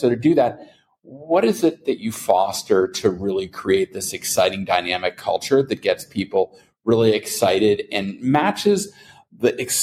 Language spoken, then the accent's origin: English; Canada; moved away; I'm a Canadian expat.